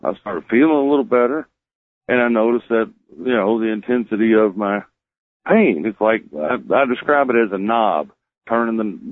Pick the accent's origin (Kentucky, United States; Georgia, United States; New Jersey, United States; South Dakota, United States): Kentucky, United States; Well, I'm from Kentucky.